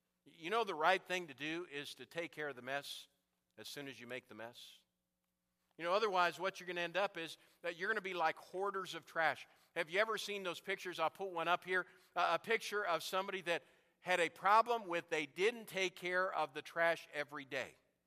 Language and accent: English; New Ulm, Minnesota, United States; I can remember as a teenager growing up in New Ulm, Minnesota.